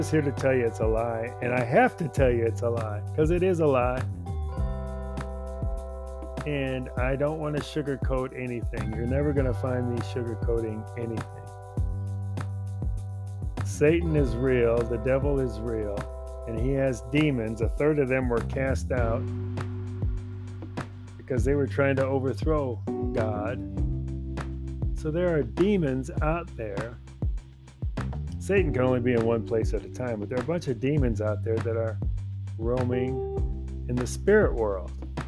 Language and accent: English; Chicago, Illinois, United States; Okay, so if you look at my life, I grew up in Chicago